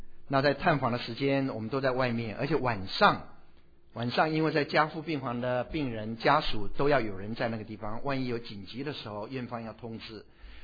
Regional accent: China; 拿我们中国人来讲，我们不要讲别人，讲我们中国人，中国人的爱心是最缺乏的。

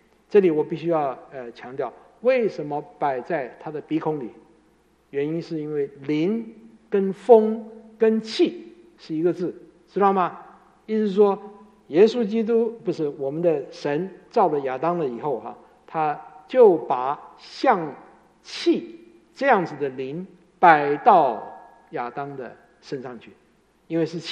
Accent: China; 犹太人呢的规矩跟我们中国人一样哈，我们中国人呢到年纪大的时候就开始为自己的后事准备了哈。

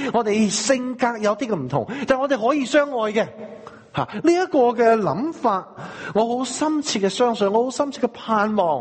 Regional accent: China; 我哋中國人有一種嘅諗法呢

